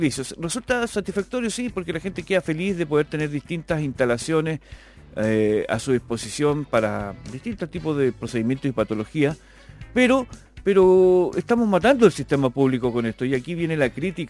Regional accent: Chile; ¿Y qué estamos haciendo nosotros como chilenos para que podamos fortalecer algo tan importante

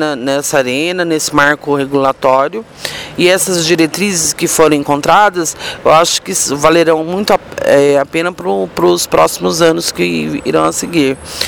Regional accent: Campinas, São Paulo, Brazil; Eu tenho 49 anos, eu sou de Campinas, estado de São Paulo.

